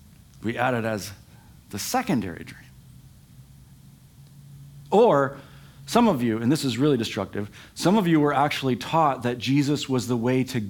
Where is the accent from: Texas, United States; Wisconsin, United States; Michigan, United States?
Michigan, United States; Where I grew up in Michigan, it was all farm country.